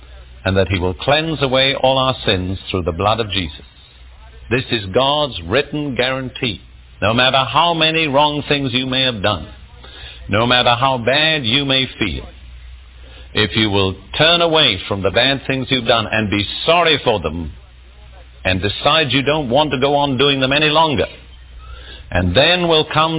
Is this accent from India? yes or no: yes; India; born there; I had bad spirits in me from the age of 2. I was born in India. I'll tell you a little bit about myself.